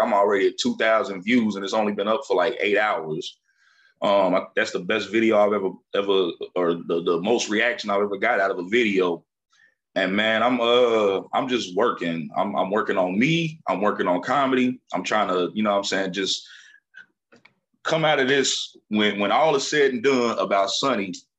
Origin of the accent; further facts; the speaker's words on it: Cincinnati, Ohio, United States; now in Atlanta, United States; I was the candy lady in the trap on the east side for a little bit here in Atlanta. But nah, growing up in Cincinnati